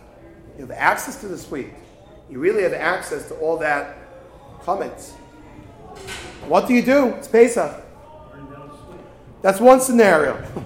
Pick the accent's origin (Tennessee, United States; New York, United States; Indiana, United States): New York, United States; Brooklyn; I grew up in Brooklyn, in Bensonhurst. There are lots of Vinnies back in the day.